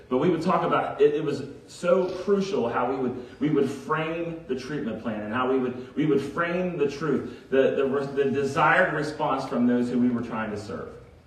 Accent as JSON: {"language": "English", "region": "Southern United States", "country": "United States", "said": "Because I'm from the South, and I love me some soul food."}